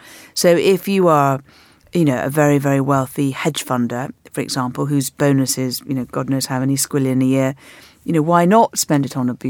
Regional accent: London, United Kingdom; I grew up in London

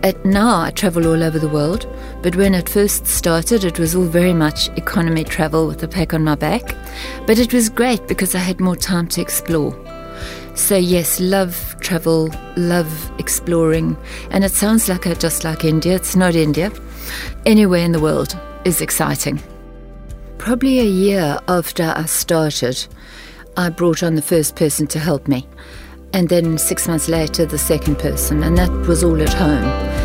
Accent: South Africa; moved away as an adult; now in England; I come from South Africa, born and bred, love it, love the bush, I'm a farm girl really. I was married, so I came to England, he was English.

